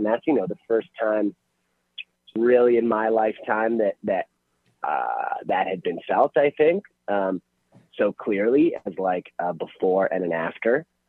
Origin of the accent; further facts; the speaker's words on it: Toronto, Ontario, Canada; because I've born and raised in Toronto and grew up all over the place.